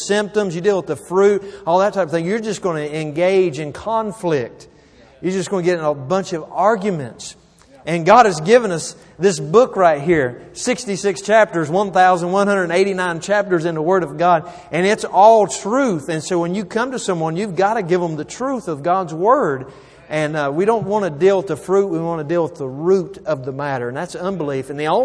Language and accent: English; Jumping Branch, West Virginia, United States; born there; I was born in Jumping Branch, West Virginia, a very small place. We have one red light in our whole county. There's about 12,000 people in the that makes up Summers County, West Virginia.